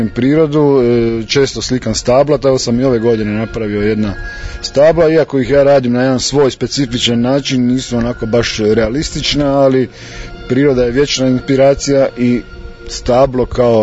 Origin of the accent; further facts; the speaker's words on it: Zagreb, City of Zagreb, Croatia; dolazim iz Zagreba